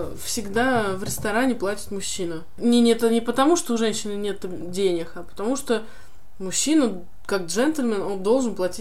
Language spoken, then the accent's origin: Russian; Lipetsk, Lipetsk Oblast, Russia; Я из Липецка.